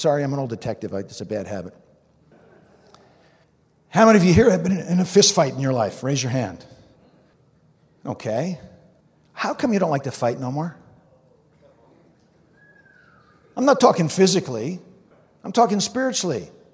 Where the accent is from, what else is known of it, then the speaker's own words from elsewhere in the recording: New Jersey, United States; Yeah, I'm from New Jersey. That's fair game.